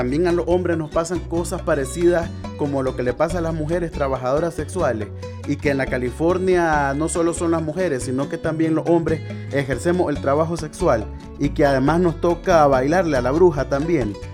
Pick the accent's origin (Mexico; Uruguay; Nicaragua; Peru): Nicaragua; moved away; Yo salí de Nicaragua en el 2023. No salí por temas políticos, pero sí por la crisis socioeconómica que hay en el país y que me obligó a migrar.